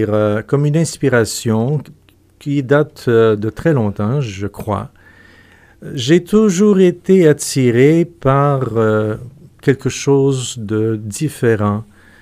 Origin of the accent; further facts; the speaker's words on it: La Tuque, Quebec, Canada; Mes parents ont déménagé en 1956, mon père pour travailler à l'usine de papier. Donc, j'ai grandi à Latuc, j'ai fait mon école primaire, secondaire. Donc, je m'identifie davantage comme un Latucois, même si mes origines familiales sont de la région de Saint-Adelphe, Saint-Stanislas